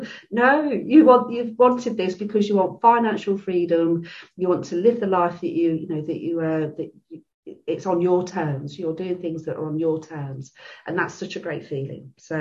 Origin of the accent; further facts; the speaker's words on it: United Kingdom; I grew up in the Thatcher years here in the UK.